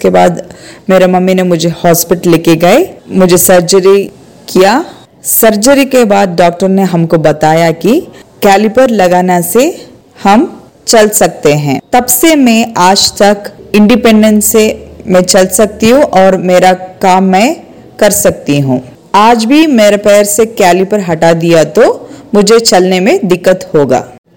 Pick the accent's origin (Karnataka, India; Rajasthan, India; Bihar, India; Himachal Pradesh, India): Karnataka, India; Bengaluru; और मैं बेंगलुरु कर्नाटका से हूँ।